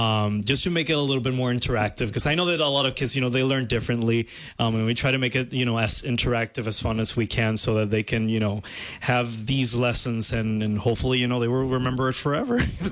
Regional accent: Puerto Rico; now in United States; I'm originally from Puerto Rico, but I'm currently living in Maryland.

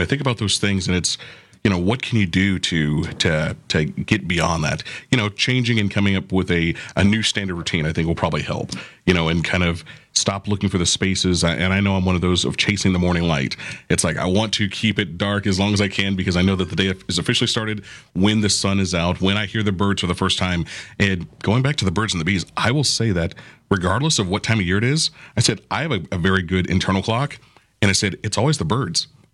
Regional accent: Florida, United States; And growing up in Florida, I had a lot of friends whose parents were from the islands.

